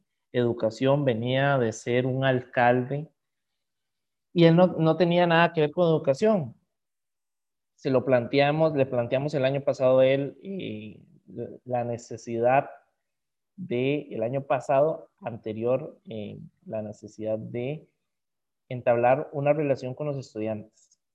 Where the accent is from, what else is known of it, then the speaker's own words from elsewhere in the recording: San Carlos, Alajuela, Costa Rica; Las manifestaciones comenzaron en la zona norte del país, en la zona de San Carlos, de donde yo soy